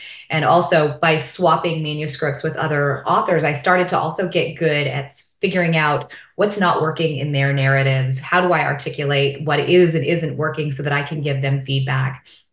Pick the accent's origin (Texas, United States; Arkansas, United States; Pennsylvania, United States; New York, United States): Texas, United States; Dallas; now in Oakland, United States; I'm originally from Texas. I grew up in Dallas. I currently live in Oakland, California